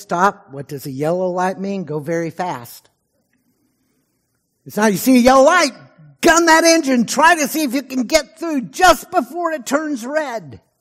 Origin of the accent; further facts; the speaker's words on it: Texas, United States; I remember hearing one of the first cases in Texas, my home state's three strike laws